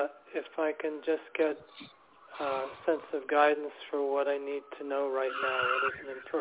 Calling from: New York City, New York, United States; from New York City.

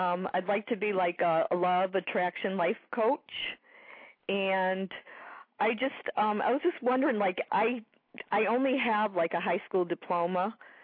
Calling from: Massachusetts, United States; I'm calling from Massachusetts.

